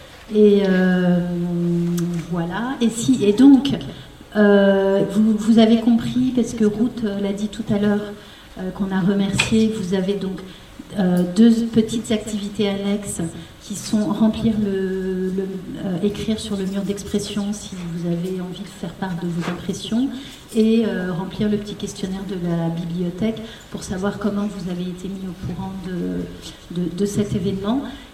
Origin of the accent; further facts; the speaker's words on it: Gennevilliers, Île-de-France, France; Oui, donc moi, je suis Gennevilloise d'origine, je suis née à Gennevilliers.